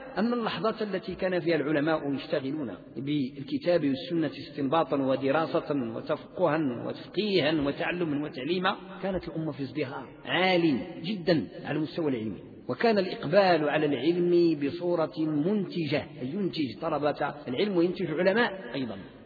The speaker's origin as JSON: {"language": "Arabic", "country": "Morocco", "said": "في إطار المذهب المالكي عندنا بالمغرب والأندلس عبر التاريخ"}